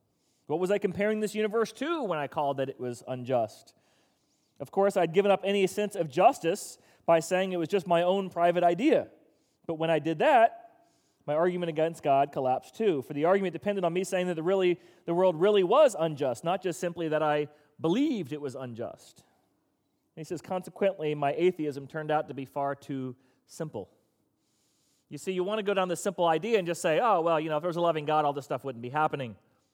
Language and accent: English; Florida, United States; I grew up in South Florida, and so going to Disney World was sort of probably like about how many of y'all go to Busch Gardens quite a bit.